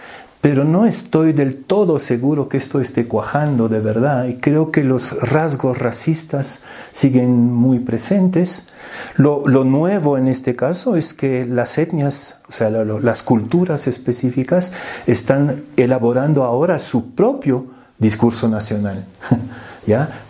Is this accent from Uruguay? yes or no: no; Peru; hace 50 años ser peruano era como una fatalidad, ¿no? ¿Qué vamos a hacer? Pues somos peruanos, ¿ya?